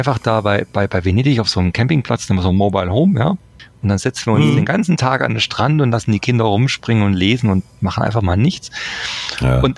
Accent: Baden-Württemberg, Germany; Ich bin ja auch kein Bayer, ich bin ja Württemberger und hier nur im Berufsexil sozusagen.

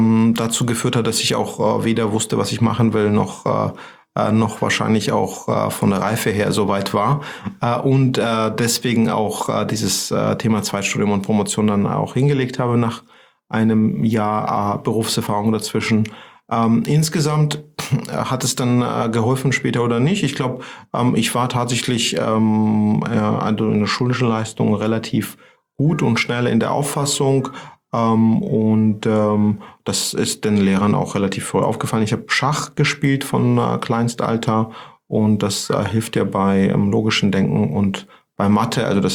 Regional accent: Georgia; German is a second language; moved away as an adult; now in Germany; Also ich komme aus Georgien, das kann man unschwer an meinem Nachnamen erkennen. Zumindest die Eingeweihten würden das tun. Bin dort aufgewachsen, habe auch dort studiert und bin zur Promotion nach Deutschland

